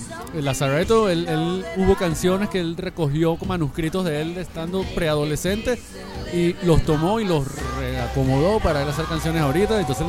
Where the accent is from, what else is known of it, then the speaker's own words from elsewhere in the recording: Venezuela; now in Miami, United States; nos encontramos en la ciudad de Miami, somos dos venezolanos